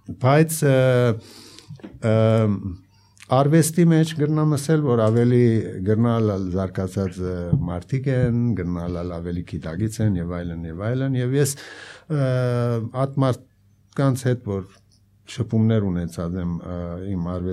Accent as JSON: {"language": "Armenian", "country": "Lebanon", "said": "ես իրեն նման լիբանանցի եմ, այսինքն երբ որ ինքը հպատակություն արավ, ես նույն ձևով հպատակություն ունեցա լիբանանյան"}